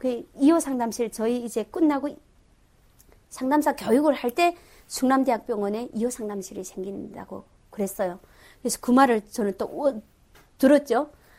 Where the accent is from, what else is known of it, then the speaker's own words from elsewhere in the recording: North Korea; 나도 북한 사람이지만